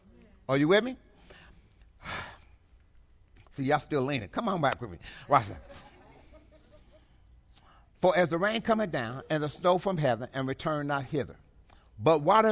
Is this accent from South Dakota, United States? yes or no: no; Kansas, United States; I told y'all I was from Kansas.